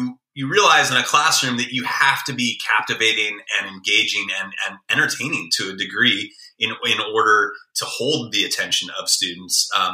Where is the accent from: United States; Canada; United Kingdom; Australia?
United States; California; growing up in the Bay Area, or to a degree, any urban environment for that matter